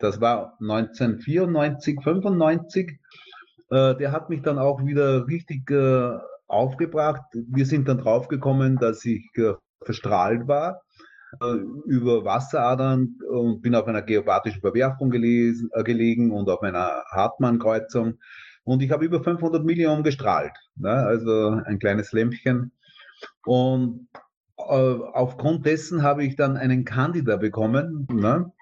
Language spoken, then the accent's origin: German; Wels, Upper Austria, Austria; born there; Ich bin 55 Jahre alt, in Wels geboren